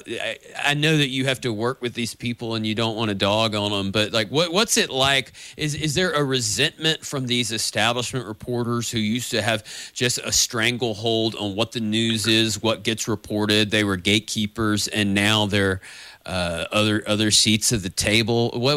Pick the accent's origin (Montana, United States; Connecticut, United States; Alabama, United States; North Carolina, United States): Alabama, United States; Monroeville; But when I explain that I'm from Monroe County or Monroeville, and people ask me where I'm from, some who are vaguely familiar, you know, I'll say Southwest Alabama